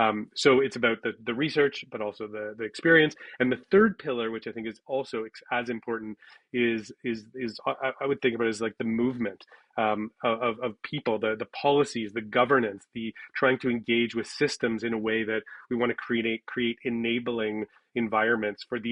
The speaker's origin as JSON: {"language": "English", "town": "Toronto", "region": "Ontario", "country": "Canada", "tie": "born or raised there", "said": "I grew up in Toronto. I'm new to Northern Ontario, relatively. I've been here about a decade."}